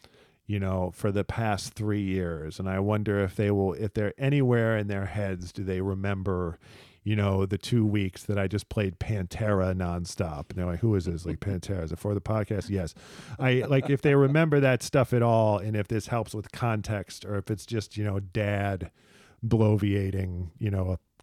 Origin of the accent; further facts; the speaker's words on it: Ohio, United States; also born or lived in Oakland; Like, I didn't grow up in Oakland. You know, I'm a kid from Ohio, was in Oakland for a little while